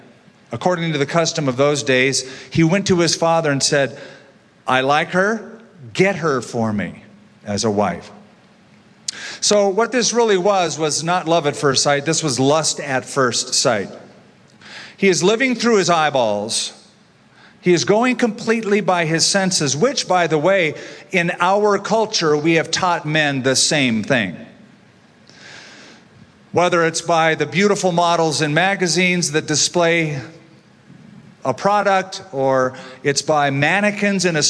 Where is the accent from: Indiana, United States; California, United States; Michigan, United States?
California, United States; I'm a Californian. So the best you get when you come into a room to a Californian is like, hey, sup?